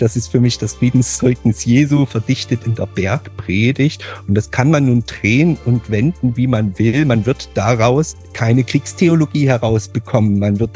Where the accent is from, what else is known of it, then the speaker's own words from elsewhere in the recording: East Germany, Germany; Bin ich vielleicht auch ein kleines bisschen ein Kind der DDR-Kirche, wo ein Stück weit der Pazifismus einen sehr hohen Stellenwert hatte